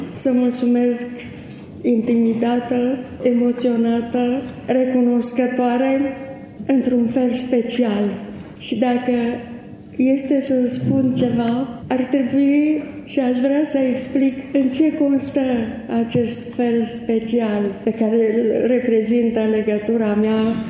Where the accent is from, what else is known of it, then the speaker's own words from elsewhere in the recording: Timișoara, Timiș County, Romania; born there; la Universitatea din Timișoara, orașul în care m-am născut, sau la Universitatea din Alba Iulia, lângă care este satul Vlandiana, satul mamei, sau la Universitatea din Cluj, pe care am absolvit-o